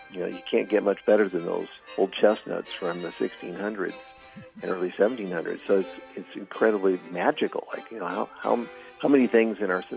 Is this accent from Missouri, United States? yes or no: no; Seattle, Washington, United States; moved away as an adult; Yes, I was born and raised in Seattle and left just after high school to tour full-time.